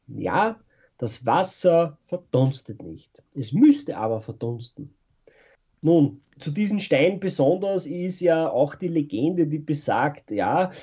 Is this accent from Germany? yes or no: no; Upper Austria, Austria; Es gibt zum Beispiel bei uns in Oberösterreich auch so einen Schalenstein